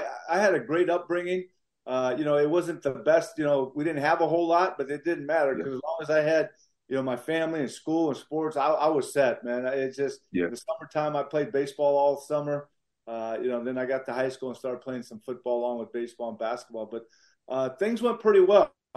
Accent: United States; born there; You know, my whole family's from Mexico. I was born in the States, but, you know, always been proud of the culture

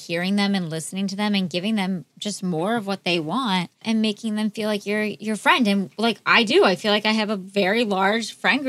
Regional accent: Cleveland, Ohio, United States; No, so I'm from Cleveland originally. So I grew up in Cleveland, Ohio.

